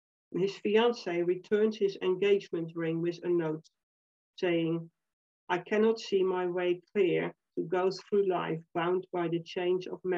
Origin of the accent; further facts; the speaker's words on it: Netherlands; when I was a teenager, when I was growing up in the Netherlands.